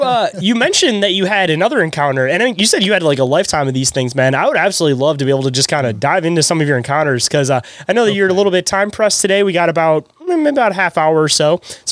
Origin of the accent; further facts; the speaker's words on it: Michigan, United States; but I'm from Michigan, so it's like we don't have like cougars or pumas, anything like that here.